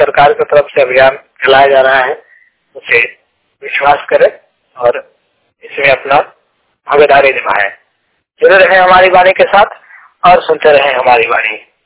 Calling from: Uttar Pradesh, India; जिला मिर्जापुर उत्तर प्रदेश से बात कर रहा हूँ।

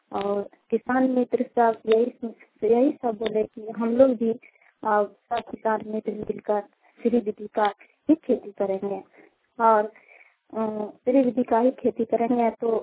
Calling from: Deoghar, Jharkhand, India; नवाड़ी जमुआ से बोल रहे हैं … और मेरा प्रखंड पता देवघर थाना लखी जी से।

